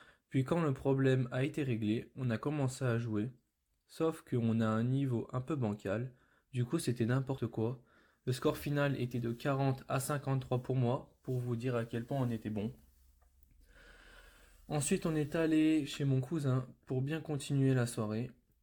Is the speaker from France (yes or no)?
yes; Romans-sur-Isère, Auvergne-Rhône-Alpes, France; born there; j'ai 15 ans et je suis né à Romans le 13 novembre 2008.